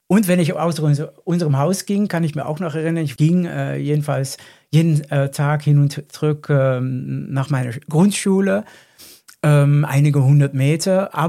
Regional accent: Overijssel, Netherlands; German is a second language; Es gab in meiner Heimat Twente zum Beispiel verschiedene Familien in meinem Dorf auch

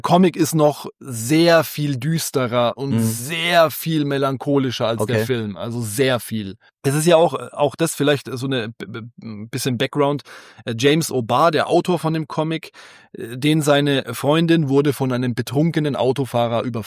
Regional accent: Germany; Ich bin Deutscher und ich bin Christ

